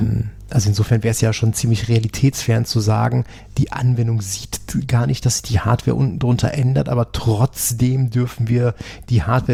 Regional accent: Leverkusen, North Rhine-Westphalia, Germany; Ich komme ja aus Leverkusen, da gibt es einen großen Pharmachemie-Laden.

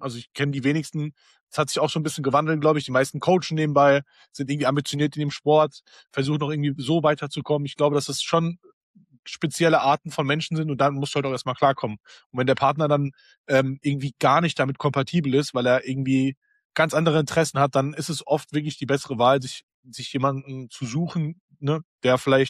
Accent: Wiesbaden, Hesse, Germany; moved away as an adult; now in Berlin, Germany; Ich komme ja ursprünglich aus Hessen, also Wiesbaden, in der Nähe Wiesbaden-Frankfurt. Limburg, wenn das irgendjemand sagt. Und bin dann damals mit 18 hierher gezogen

